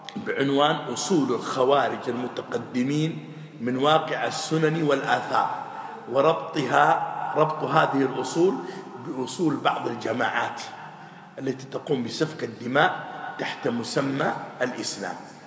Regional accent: Saudi Arabia

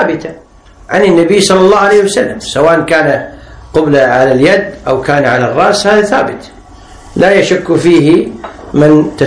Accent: Kuwait; حنا عندنا في الكويت التقبيل على الخد معروف

